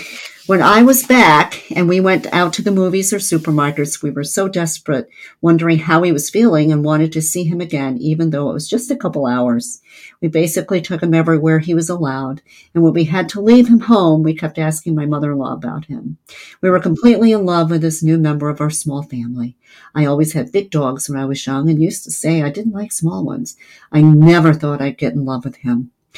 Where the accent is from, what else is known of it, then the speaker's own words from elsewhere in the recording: Saltillo, Coahuila, Mexico; also born or lived in Monterrey; In March of 2018, I got a job in my hometown, Saltillo, very near Monterey. So we moved, and a couple of weeks later, we realized we were pregnant.